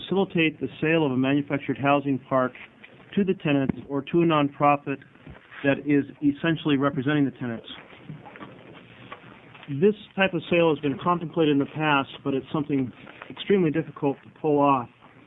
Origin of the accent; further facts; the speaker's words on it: Portland, Oregon, United States; from East Portland.